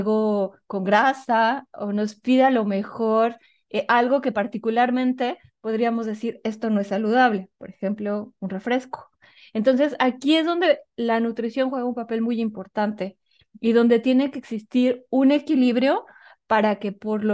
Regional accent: Mexico; Como la gran mayoría de nosotras somos mexicanas

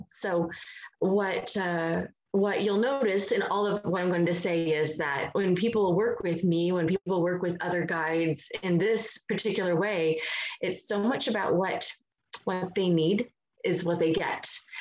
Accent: Indiana, United States; I'm just a Midwest farm girl, I guess. I'm born and raised in Indiana, and I am the mother of four incredible kids and ages 15 to 22.

